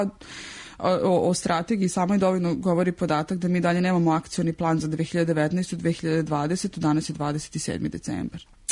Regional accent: Karaburma, Belgrade, Serbia; recimo na čitavo naselje Karaburma, odakle sam ja

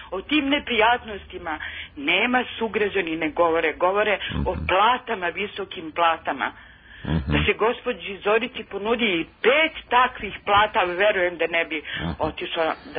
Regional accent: Pristina, Kosovo; Ja sam iz Prištine i jako me boli

